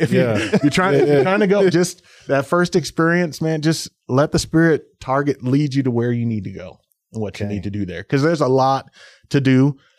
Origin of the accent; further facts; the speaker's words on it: Louisiana, United States; You know, Salt Lake, I'm from Louisiana. We like our food.